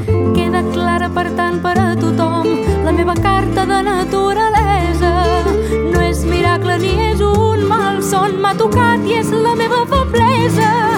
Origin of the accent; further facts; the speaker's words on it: Alcoy, Valencian Community, Spain; sóc alcoià, tinc senyera on blau no hi ha. Dic ben alt que parlo català